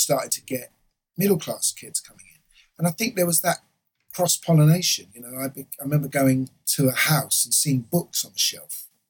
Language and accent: English; Islington, London, United Kingdom; Islington